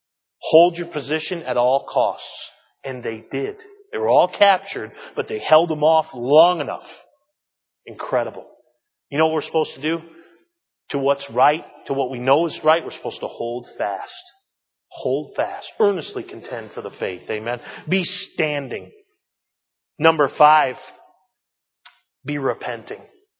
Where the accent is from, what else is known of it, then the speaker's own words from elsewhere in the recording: New England, United States; Listen, ladies and gentlemen, I come from New England.